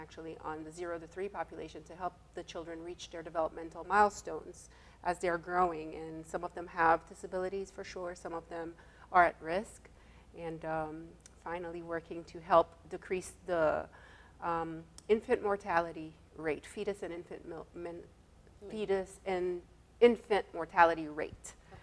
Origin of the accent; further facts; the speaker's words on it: Tigouave, Sud, Haiti; English is a second language; moved away as an adult; also born or lived in Port-au-Prince; now in United States; Well, I am a Haitian woman. And originally from the south of Haiti, from Tigouave, and went to school, Port-au-Prince, and all that kind of stuff, and came here for college